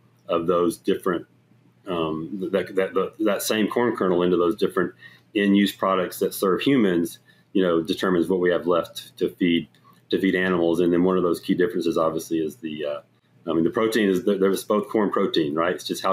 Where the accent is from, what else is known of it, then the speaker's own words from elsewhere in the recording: Alabama, United States; So I grew up in Alabama. My dad was an ag econ professor at Auburn.